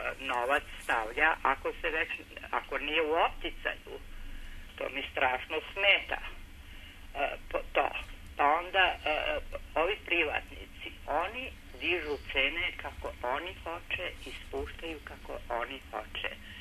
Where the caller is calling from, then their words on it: Aranđelovac, Šumadija, Serbia; Iz Aranđelovca.